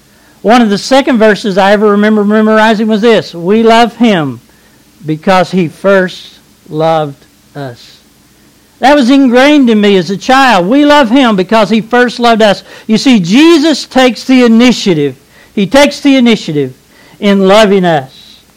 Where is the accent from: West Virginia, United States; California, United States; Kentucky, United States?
Kentucky, United States; But Bonnie was from Georgia. I was from Kentucky. We met in Pennsylvania.